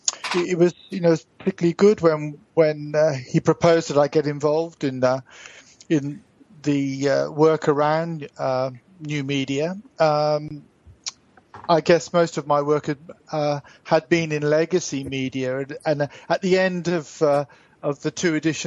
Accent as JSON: {"language": "English", "region": "England", "country": "United Kingdom", "tie": "born or raised there", "said": "I had an interest in sports growing up in England."}